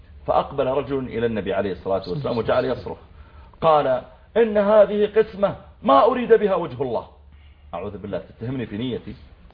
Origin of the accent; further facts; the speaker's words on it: Saudi Arabia; قلت والله أنا I'm from Saudi Arabia.